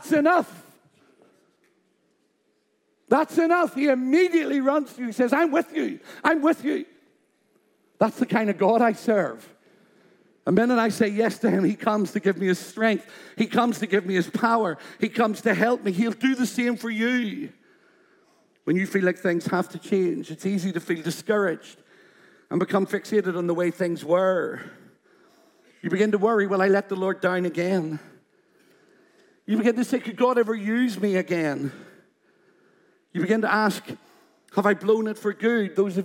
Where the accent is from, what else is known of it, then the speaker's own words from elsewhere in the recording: Ireland; I am from Ireland.